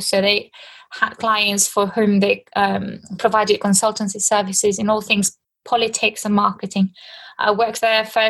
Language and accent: English; Argentina; moved away as an adult; now in United Kingdom; Yes, I am originally from Argentina, born and raised there. But I moved to the UK when I was 22. That was in 2014.